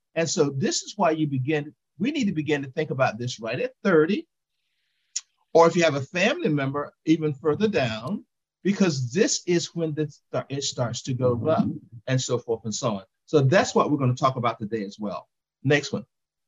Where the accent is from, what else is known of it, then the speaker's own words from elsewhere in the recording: North Carolina, United States; she got diagnosed with breast cancer in my hometown of rural Eastern North Carolina, we all live in the same area.